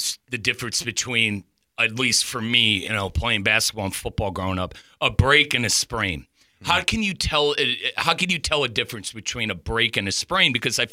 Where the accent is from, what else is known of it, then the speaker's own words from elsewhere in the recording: Ohio, United States; So a little bit of a late bloomer, at least for me, growing up in Northeast Ohio.